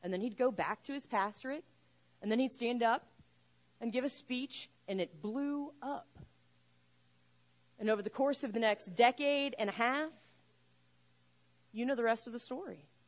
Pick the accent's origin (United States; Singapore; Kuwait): United States; Oklahoma; I grew up in Oklahoma, and so my Georgia history is really bad.